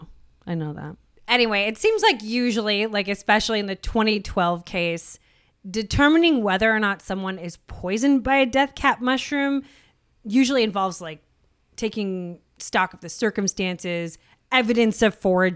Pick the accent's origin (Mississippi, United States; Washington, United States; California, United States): Washington, United States; Seattle; Like I grew up in Seattle. There's just nothing poisonous there.